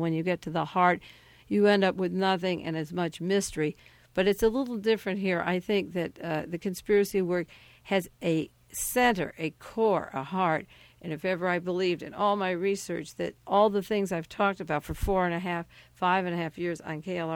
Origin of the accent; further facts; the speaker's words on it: Beverly Hills, California, United States; Beverly Hills, California, my hometown since I was 2 years old, and not too many blocks from where my family lives and where I go.